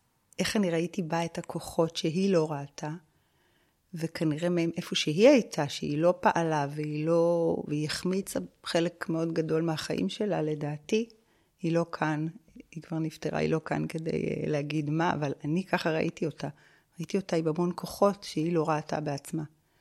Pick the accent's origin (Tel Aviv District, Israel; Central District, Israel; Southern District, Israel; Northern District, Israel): Tel Aviv District, Israel; Bnei Brak; גדלתי בבית דתי, חצי דתי בבני ברק. אמא שלי הייתה לא דתייה, ואבא שלי היה דתי, וחונכתי בחינוך דתי, בני עקיבא.